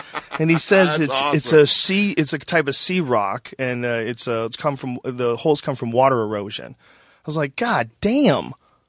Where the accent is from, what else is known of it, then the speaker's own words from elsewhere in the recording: Boston, Massachusetts, United States; Oh yeah, I grew up in Boston, so … is royalty.